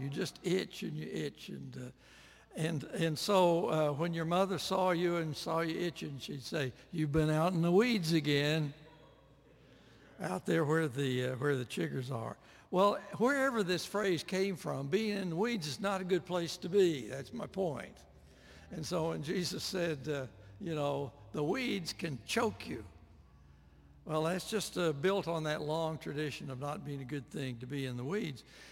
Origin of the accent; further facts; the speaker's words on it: Missouri, United States; I grew up in the Midwest in southern Missouri.